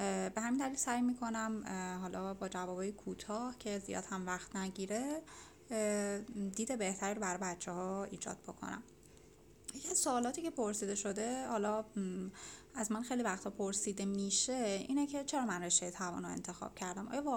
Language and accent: Persian; Shiraz, Fars, Iran; خیلی دوست داشتم که برگردم شهر خودم، به همین دلیل من شیراز رو به عنوان انتخاب اولم زدم.